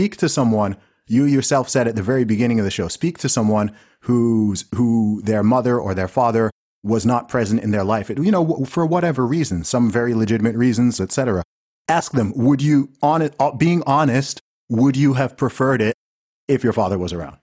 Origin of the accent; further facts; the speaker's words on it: Saudi Arabia; also born or lived in Nigeria; I'm originally Nigerian, right? I'm Nigerian. You know, I grew up in Saudi Arabia. So in that sense, in terms of like the family and culture and stuff like that, like, I'm pretty conservative